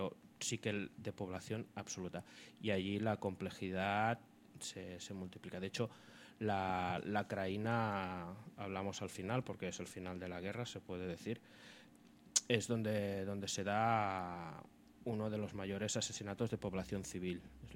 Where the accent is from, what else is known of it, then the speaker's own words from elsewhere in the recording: Catalonia, Spain; born there; Yo tengo apellido castellano, soy nacido en Cataluña, no soy nada más. O sea, soy nacido aquí.